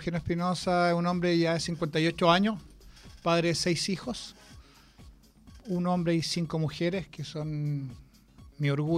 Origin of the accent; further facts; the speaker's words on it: Santiago, Santiago Metropolitan Region, Chile; now in Machalí, Chile; Llevo avecindado en Rancagua, soy de Santiago, nacido y criado en Santiago, pero llevo viviendo más de 20 años ya en la región.